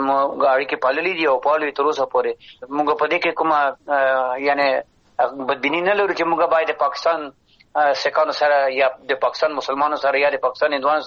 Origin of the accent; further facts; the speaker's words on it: Afghanistan; موږ افغانان یو، هغوی پاکستانیان دي، نو هغوی به د پاکستان په قانون باندې چلیږي، پیروي به کوو. موږ افغانان د افغانستان قانون باندې به چلیږو، پیروي به کوو.